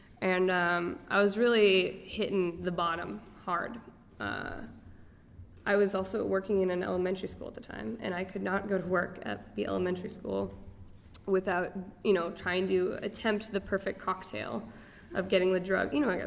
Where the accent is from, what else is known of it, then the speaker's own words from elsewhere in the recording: Portland, Oregon, United States; now in Boston, United States; I'm from Portland, Oregon, so that's like, you know, the furthest point away from Portland, Oregon.